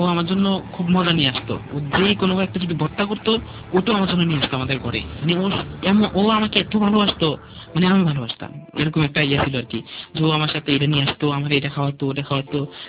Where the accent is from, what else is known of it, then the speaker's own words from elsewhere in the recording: Comilla, Chittagong Division, Bangladesh; আমাদের বাড়ি কুমিল্লা বড়রা ছিল।